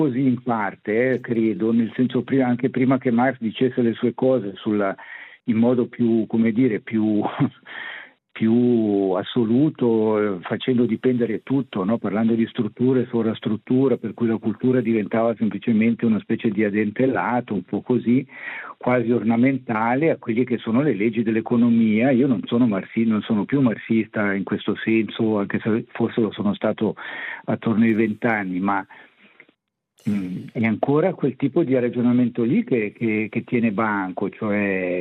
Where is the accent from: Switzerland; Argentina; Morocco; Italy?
Switzerland; io sono nato e cresciuto in Svizzera